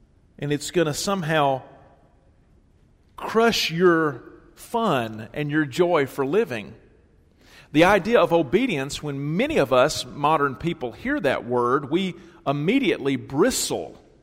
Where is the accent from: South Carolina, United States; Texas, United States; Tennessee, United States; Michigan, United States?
Tennessee, United States; the church that I grew up in Middle Tennessee